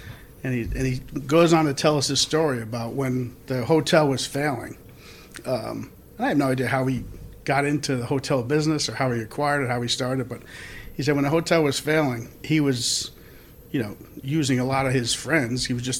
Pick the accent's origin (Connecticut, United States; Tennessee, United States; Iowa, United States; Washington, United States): Connecticut, United States; East Lyme; In East Lyme, Connecticut.